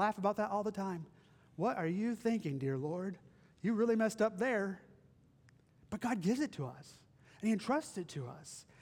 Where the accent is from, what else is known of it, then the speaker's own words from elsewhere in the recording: the South, United States; My grandfather was a Pentecostal pastor for 3 years, and I grew up in the South